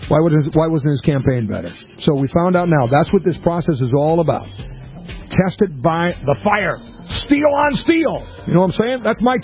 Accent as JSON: {"language": "English", "region": "Minnesota", "country": "United States", "tie": "born or raised there", "said": "Sorry, Minnesota, you're my home state."}